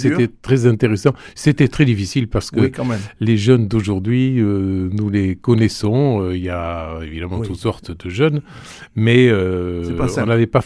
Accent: Toulouse, Occitanie, France; born there; Alors, je suis né à Toulouse il y a un certain nombre de décennies.

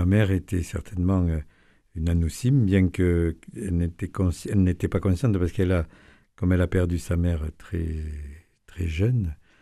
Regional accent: Pyrenees, France; je suis un Pyrénéen d'origine, donc... Pour nous, déjà, le nord de la Garonne, c'est compliqué.

